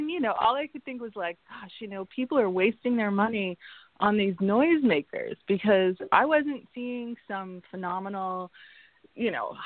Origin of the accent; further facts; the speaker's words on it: Arkansas, United States; When I was growing up in Arkansas, like, you know, you had full access to fireworks all the time.